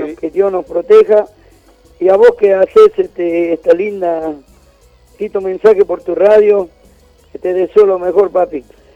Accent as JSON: {"language": "Spanish", "town": "La Quiaca", "region": "Jujuy", "country": "Argentina", "tie": "born or raised there", "also_born_or_lived": "Higuera", "said": "yo nací en Higuera, a 20 kilómetros de Villazón, y me crié en La Quiaca cuando era niño, allá"}